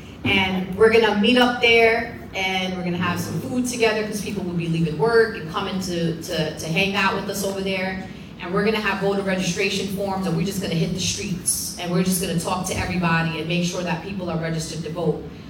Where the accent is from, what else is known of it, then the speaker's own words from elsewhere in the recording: New York, United States; And, you know, I'm from New York. I'm a woman of my word.